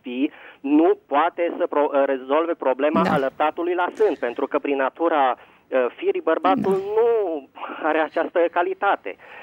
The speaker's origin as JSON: {"language": "Romanian", "region": "Bucharest", "country": "Romania", "said": "sunt azi din București."}